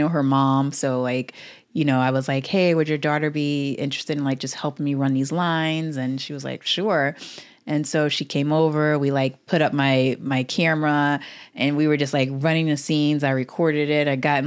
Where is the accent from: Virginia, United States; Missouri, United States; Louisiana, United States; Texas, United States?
Louisiana, United States; New Orleans; And I'm from New Orleans, and so, you know, there's just so much that was going on